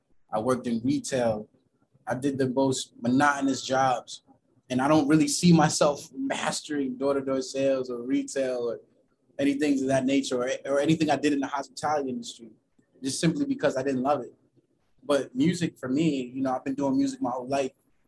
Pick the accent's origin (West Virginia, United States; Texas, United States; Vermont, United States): West Virginia, United States; I mean, growing up in West Virginia was very difficult, because I think that was the first time I really realized that my parents didn't have money.